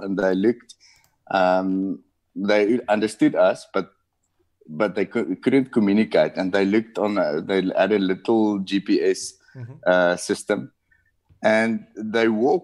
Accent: South Africa; And I don't know if we just because we're South African, because everyone likes South Africans.

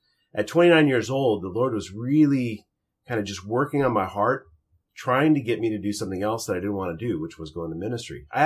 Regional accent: Washington, United States; South of Seattle.

